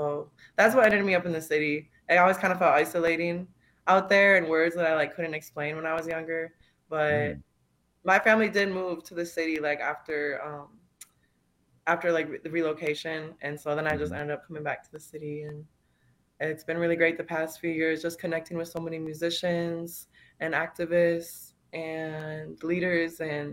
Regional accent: St. Michael, Minnesota, United States; born or raised there; now in Minneapolis, United States

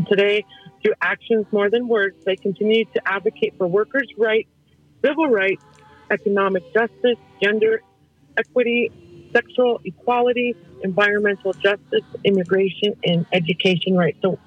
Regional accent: Leech Lake, Minnesota, United States; I'm from Leech Lake. I work for Minnesota 350.

